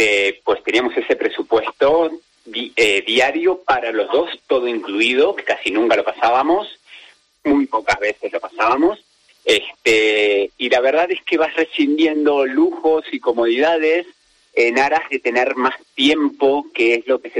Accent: Argentina; soy argentino, y hacía ya 2 años y medio que no veía a mi familia

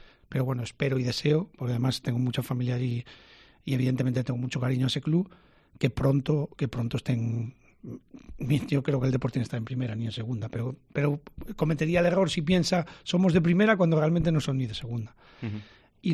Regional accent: A Coruña, Galicia, Spain; also born or lived in Pontevedra; nací en Pontevedra, aunque realmente mi vida la hice toda en Coruña

